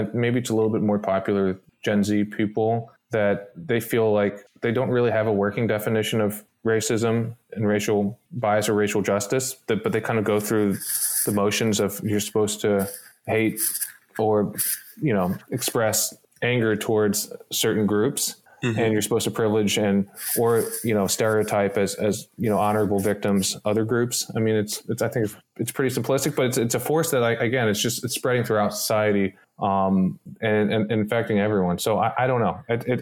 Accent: Maryland, United States; now in California, United States; I mean, I grew up in Maryland, live in California now

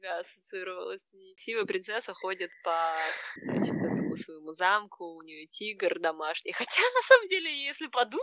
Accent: Russia; я из России, или там, что я болгарка из России, русская с болгарскими корнями.

